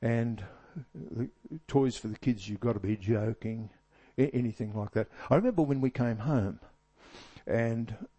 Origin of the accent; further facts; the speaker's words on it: Australia; because I'm an Aussie.